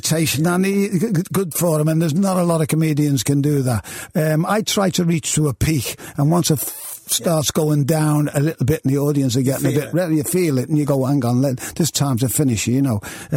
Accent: Liverpool, North West England, United Kingdom; I don't think people want to hear all about that growing up in Liverpool.

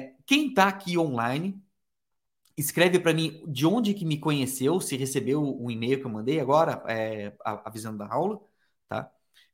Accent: São Paulo, Brazil; eu sou do interior de São Paulo

